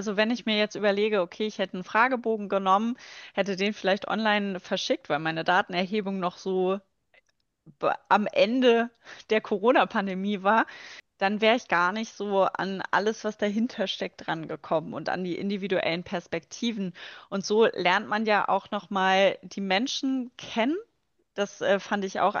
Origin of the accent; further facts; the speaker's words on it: Harz, Germany; ich komme ursprünglich aus dem Harz, ich bin von Laubwäldern immer umgeben gewesen und von unterschiedlichen Nadelwäldern.